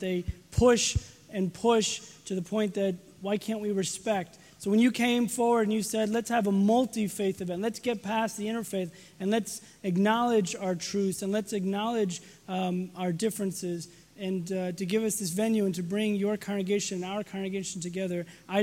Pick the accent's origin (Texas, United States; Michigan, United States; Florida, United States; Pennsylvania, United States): Texas, United States; Houston; You know, my family's New York, from New York, but I was born in Texas. I grew up as a Jew in the suburbs of Houston.